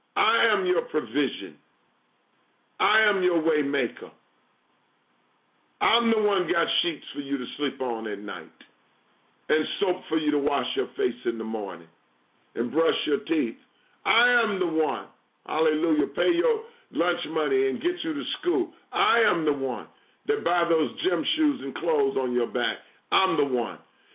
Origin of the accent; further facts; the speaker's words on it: Chicago, Illinois, United States; now in Detroit, United States; And then, of course, Chicago, my hometown, praise the Lamb of God, is another one that is very dear to my heart.